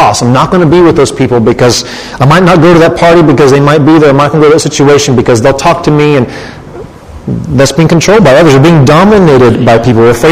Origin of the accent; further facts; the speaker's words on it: the South, United States; I say buggy, I'm from the South, the cart.